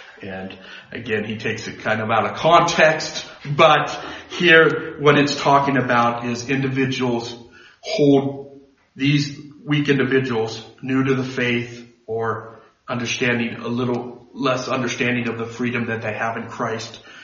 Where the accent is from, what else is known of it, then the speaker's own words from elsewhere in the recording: United States; So I don't just say, well, I'm American, I'm going to put it on the floor, whether you like it or not.